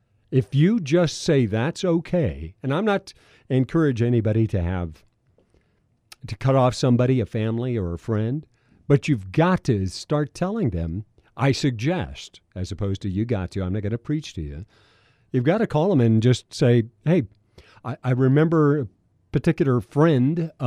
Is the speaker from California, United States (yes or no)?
yes; California, United States; moved away; I grew up in California, left there many, many, many years ago.